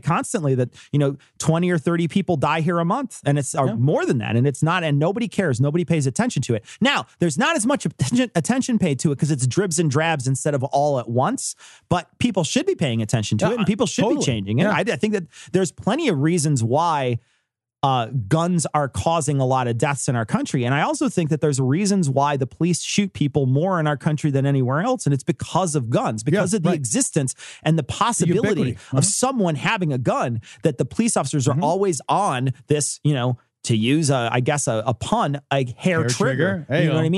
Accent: Australia; We came from Australia and I had several conversations with a lot of people

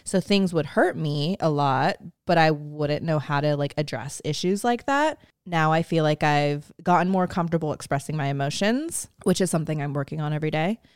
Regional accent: California, United States; I was born on September 8th, 1995, which makes me 28 years old. And baby, I was also born and raised in the Bay Area.

